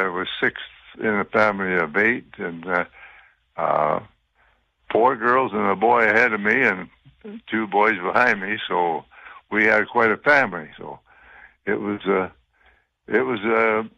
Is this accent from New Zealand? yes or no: no; Drinkwater, Saskatchewan, Canada; my father homesteaded out in that Drinkwater area, and that's along the 39 Highway between Rollo and in that area there.